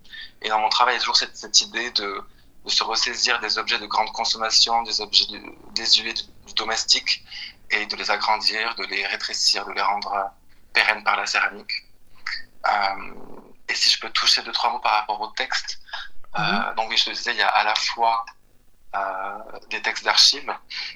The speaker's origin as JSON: {"language": "French", "town": "Rodez", "region": "Occitanie", "country": "France", "moved": "yes", "lives_now": "Paris, France", "said": "je suis un artiste plasticien et set designer originaire de Rodez, je suis né en Aveyron. Et maintenant je travaille et je vis à Paris depuis 6 ans."}